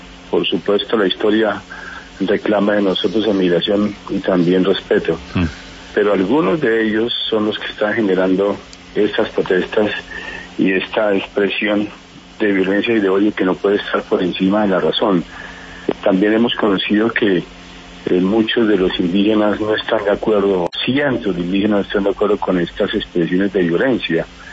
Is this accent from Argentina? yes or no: no; Colombia; hasta dónde van mis derechos y hasta dónde van mis deberes como colombianos.